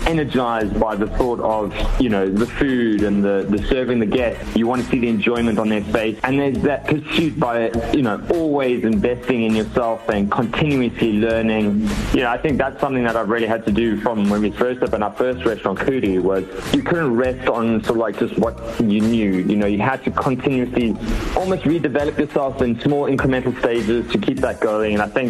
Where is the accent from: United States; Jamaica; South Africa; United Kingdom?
South Africa; I think we still wanted to ride on that wave of being South African.